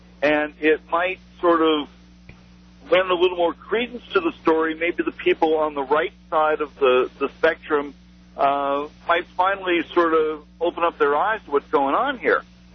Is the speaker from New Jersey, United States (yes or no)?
yes; New Jersey, United States; See, I grew up in New Jersey, and you have three major newspapers in New York.